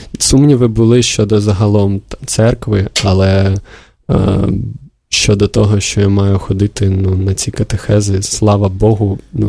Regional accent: Kyiv, Ukraine; хоча я киянин, я все життя прожив на Оболоні

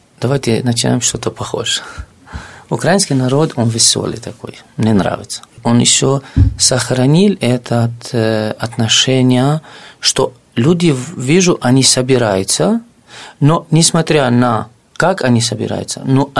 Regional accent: Donetsk, Donetsk Oblast, Ukraine; никогда на протяжении 3 лет не было никакие агрессии, что мы как из Донецка или переселенцы

